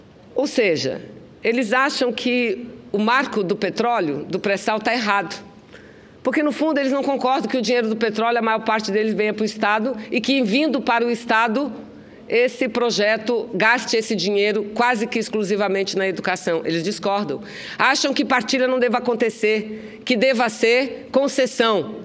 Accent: Manaus, Amazonas, Brazil; Eu fui vereadora da minha cidade, Manaus, eu fui deputada federal por 3 mandatos.

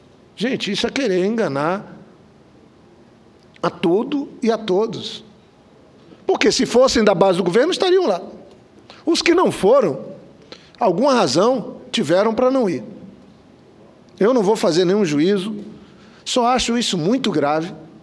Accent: Cruzeiro do Sul, Acre, Brazil; Hoje, uma menina de 17 anos tirou o segundo lugar da minha terra, do meu estado, lá de Cruzeiro do Sul

